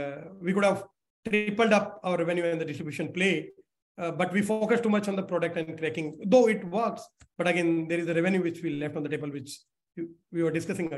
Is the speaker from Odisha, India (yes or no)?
no; Haryana, India; So I come from Haryana.